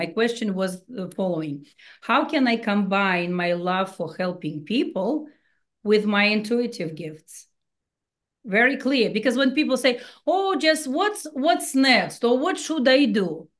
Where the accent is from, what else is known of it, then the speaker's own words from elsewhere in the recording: Saint Petersburg, Russia; now in United States; I came from St. Petersburg, Russia, many, many years ago, 24 years ago.